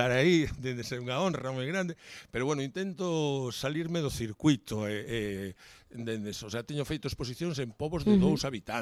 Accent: Valdeorras, Galicia, Spain; eu son de interior, que son de Valdeorras

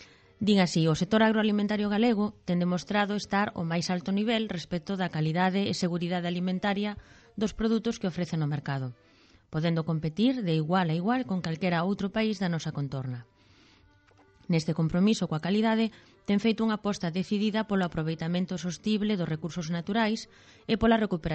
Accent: Galicia, Spain; a nosa opción como consumidores galegos responsables sería a de escoller aqueles que están etiquetados na nosa lingua

